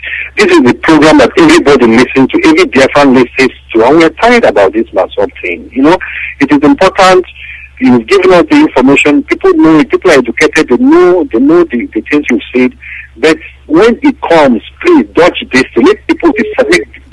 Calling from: Norway; I'm calling from Norway.

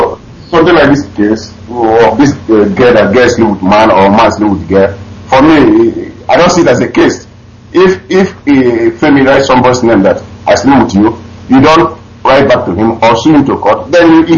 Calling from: Sweden; I'm calling from Sweden.

